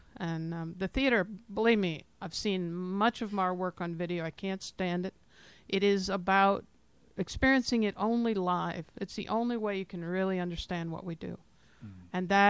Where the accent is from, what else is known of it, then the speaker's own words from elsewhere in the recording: Indiana, United States; I mean, I came from Indiana, and Claudia came from Georgia.